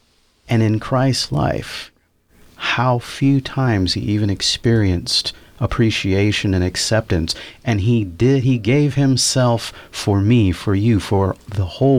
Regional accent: Hawaii, United States; Well, I grew up in Hawaii, about 4,000 plus miles away from all my extended family

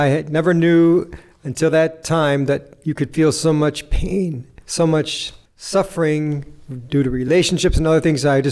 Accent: New York, United States; And I grew up here up in the Western New York, upstate New York.

